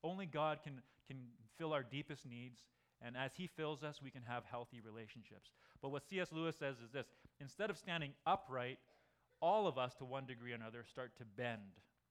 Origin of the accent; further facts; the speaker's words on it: Calgary, Alberta, Canada; I was born and raised in Calgary. My parents were Japanese immigrants in the early 70s.